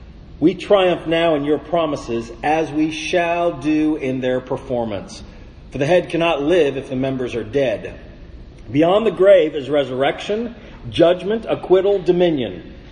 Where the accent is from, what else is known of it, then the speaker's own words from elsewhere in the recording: Florida, United States; I grew up in South Florida, and South Florida in the 60s and 70s was racially divided, but by a large geographic dividing point.